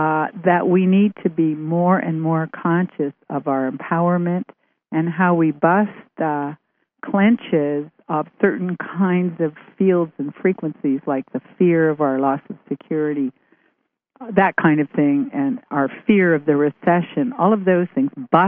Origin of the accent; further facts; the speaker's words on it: Vancouver, British Columbia, Canada; Oh, hi, that's my hometown.